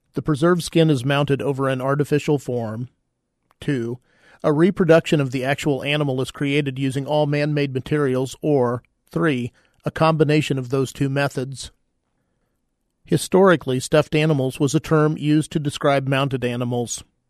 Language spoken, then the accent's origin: English; Kansas, United States; My dad was a very, very good archery deer hunter, succeeding almost every year at tagging a buck in my home state of Kansas.